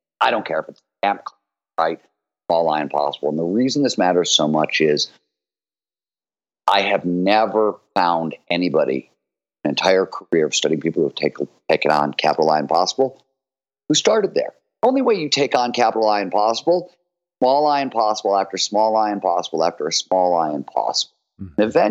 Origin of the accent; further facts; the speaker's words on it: Cleveland, Ohio, United States; I grew up in Cleveland, Ohio. Blue collar era in the 1970s. Steel mill town